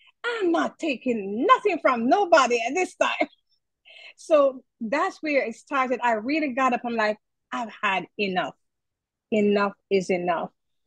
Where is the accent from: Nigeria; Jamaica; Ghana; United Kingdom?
Jamaica; And growing up in Jamaica, you know, I was on the last of three children.